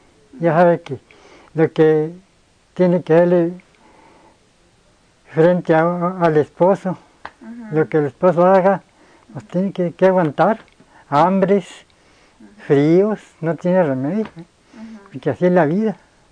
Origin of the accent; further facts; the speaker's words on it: Julimes, Chihuahua, Mexico; born there; Nací en Julimes.